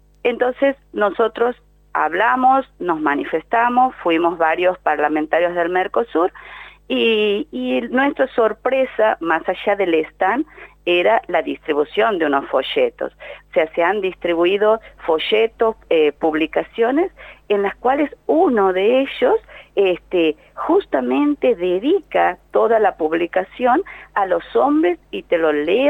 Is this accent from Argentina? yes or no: yes; Argentina